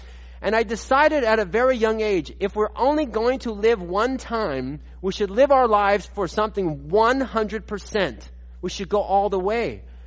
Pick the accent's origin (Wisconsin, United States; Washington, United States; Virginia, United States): Washington, United States; Puyallup; I am a local here to Washington State, to the Pierce County region. I grew up here in the Puyallup area.